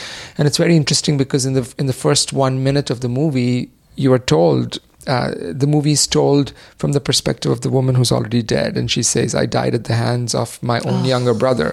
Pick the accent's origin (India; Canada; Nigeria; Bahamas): India; growing up in India